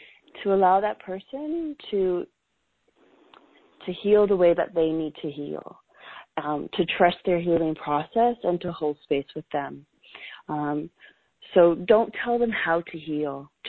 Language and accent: English; Canada; You know, I'm from Canada, so I know what's in Canada.